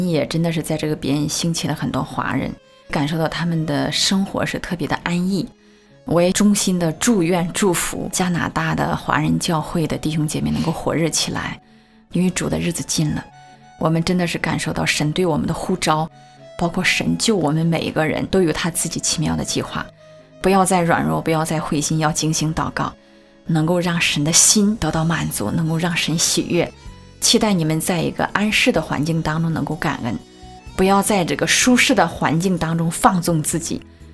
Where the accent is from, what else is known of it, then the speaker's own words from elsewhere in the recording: China; 是我从大陆来的时候做的一首最新的